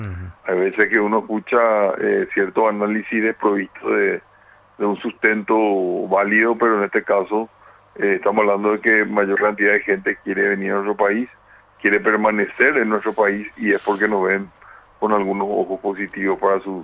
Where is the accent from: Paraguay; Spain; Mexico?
Paraguay; la hospitalidad que nos caracteriza a nosotros por nuestra forma de ser como paraguayos.